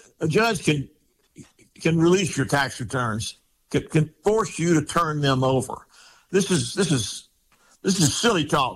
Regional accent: New Orleans, Louisiana, United States; Trump is like I grew up down there in the New Orleans area.

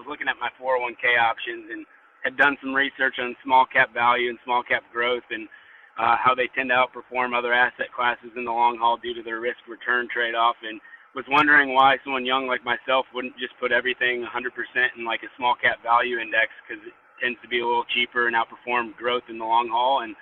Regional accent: Nashville, Tennessee, United States; I'm from Nashville, Tennessee.

